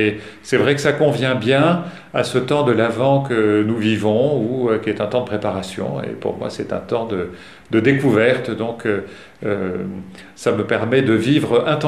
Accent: Montpellier, Occitanie, France; born there; Donc les circonstances ont fait que je suis né à Montpellier, que j'ai fait mes études là-bas, et que j'y suis très, très attaché, notamment à la Méditerranée.

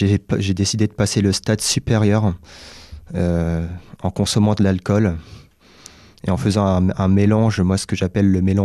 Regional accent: Rennes, Brittany, France; born there; Moi je suis né à Villejean, donc un quartier un peu difficile à Rennes. Donc dans une famille un peu difficile également

